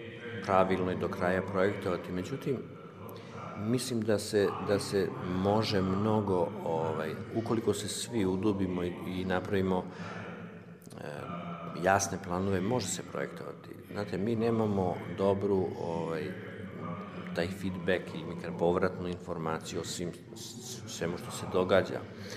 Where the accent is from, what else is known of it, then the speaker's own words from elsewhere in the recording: Serbia; Mi smo iz Srbije